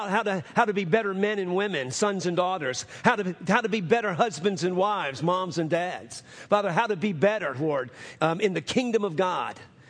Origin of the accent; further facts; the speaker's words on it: New Orleans, Louisiana, United States; I know I'm from New Orleans, and I didn't know a whole lot of farmers until I came out here, or ranchers